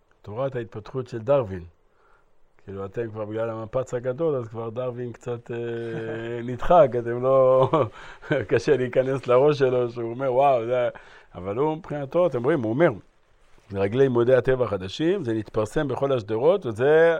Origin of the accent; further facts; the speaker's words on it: Haifa, Haifa District, Israel; היה איזה קבלן אחד שגדלתי בחיפה, שכן איזה שני בתים לידי